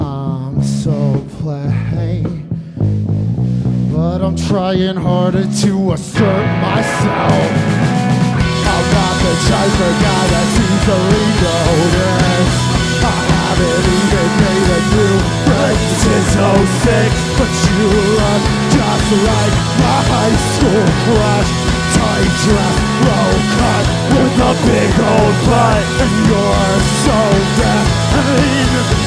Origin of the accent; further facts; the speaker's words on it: Wilmington, Delaware, United States; we're from Wilmington, Delaware.